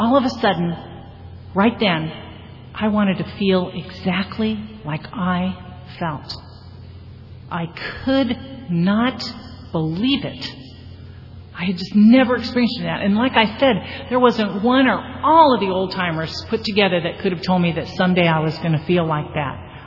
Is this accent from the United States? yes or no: yes; Venice, United States; I mean, I'm from Venice. I know there aren't any magic wands.